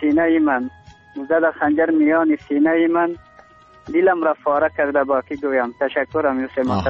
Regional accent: Rustaq, Takhar, Afghanistan; now in Iran; از ولایت تخار الاسوالی رستاب قریه چپدره.

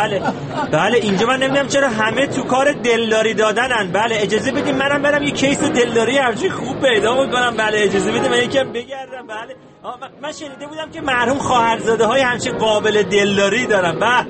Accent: Iran; من خبرنگار ایرانی هستم

